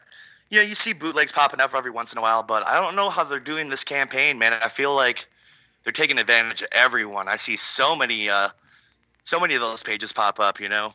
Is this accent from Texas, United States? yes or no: no; Detroit, Michigan, United States; And you know, we're from Detroit, so of course